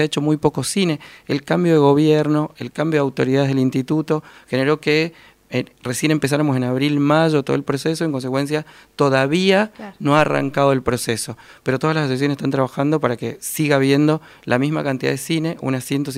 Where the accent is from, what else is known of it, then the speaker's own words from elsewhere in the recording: Mendoza, Argentina; somos de Mendoza.